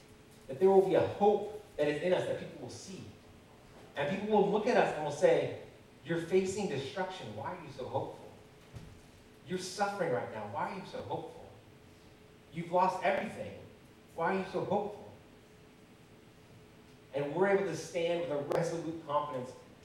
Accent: California, United States; Because I grew up in Christian culture in Southern California

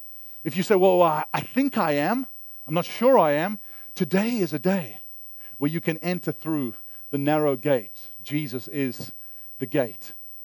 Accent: Canada; I was thinking about citizenship as a Canadian.

